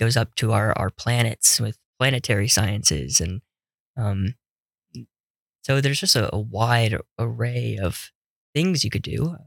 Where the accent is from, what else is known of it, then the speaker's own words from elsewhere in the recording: Las Vegas, Nevada, United States; As a kid growing up in Las Vegas, Nevada, and it was, about 10-minute drive from the Red Rock National Monument in Las Vegas.